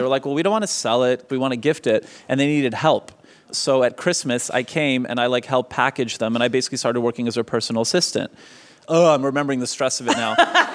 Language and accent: English; Montreal, Quebec, Canada; born or raised there